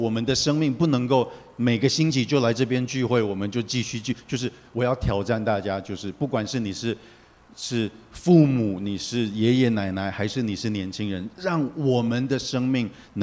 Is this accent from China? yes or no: no; Taiwan; 我记得在我小时候是住在台湾的一个乡下，就是也不是乡下，就是不是城市，就是就是可以说是乡下。